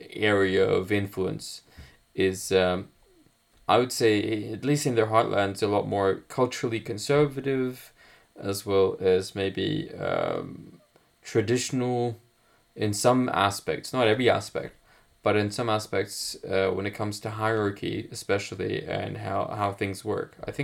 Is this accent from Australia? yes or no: no; Sulaymaniyah, Sulaymaniyah Governorate, Iraq; English is a second language; I mean, I might state that I'm from Sulaymaniyah originally, so my perception of the place might be heavily biased.